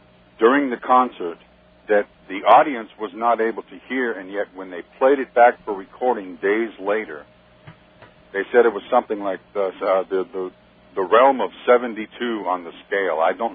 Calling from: Tucson, Arizona, United States; I'm calling from Tucson, Arizona.

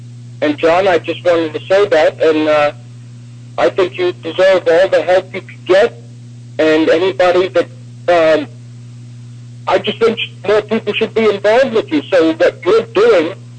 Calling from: Norman, Oklahoma, United States; from Norman, Oklahoma.

